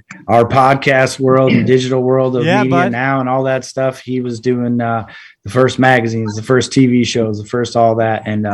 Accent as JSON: {"language": "English", "region": "Minnesota", "country": "United States", "tie": "born or raised there", "said": "My home state has got a lot of talented anglers. It's not just in my head that they just beat us up for years on Minnetonka and around the state."}